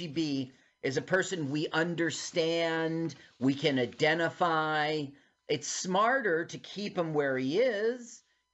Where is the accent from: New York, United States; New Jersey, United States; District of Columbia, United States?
New Jersey, United States; he's been a news reporter for New Jersey 101.5, right here in my home state.